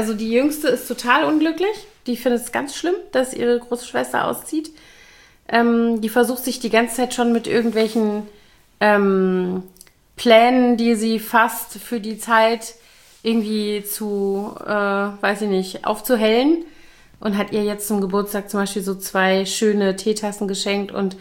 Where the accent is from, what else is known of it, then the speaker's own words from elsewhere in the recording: Koblenz, Rhineland-Palatinate, Germany; also born or lived in Bonn; Ich habe auch oft in Semesterferien tatsächlich in meiner Heimatstadt gejobbt. Also so gar nicht in Bonn, wo ich studiert habe, sondern halt dann eben in Koblenz.